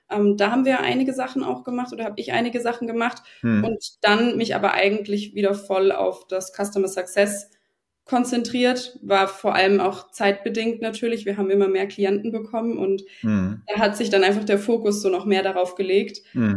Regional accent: Munich, Bavaria, Germany; born or raised there; now in Switzerland

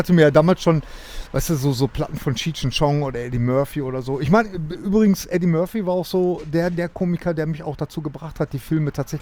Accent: Bochum, North Rhine-Westphalia, Germany; ich bin ein richtiger, waschechter Bochumer.

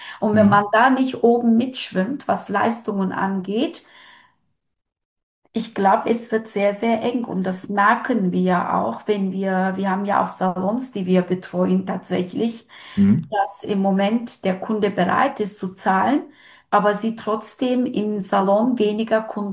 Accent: Turkey; now in Germany; Ich kenne das ja, ich komme ja aus der Türkei.

